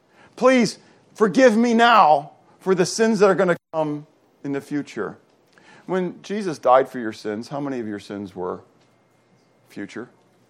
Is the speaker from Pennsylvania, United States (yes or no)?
yes; Pittsburgh, Pennsylvania, United States; We walked in the snow uphill both ways. I was from Pittsburgh.